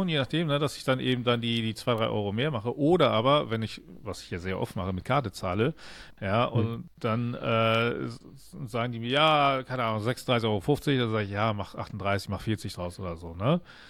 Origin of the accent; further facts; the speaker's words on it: Germany; Ich bin Deutscher, ich muss Regeln haben.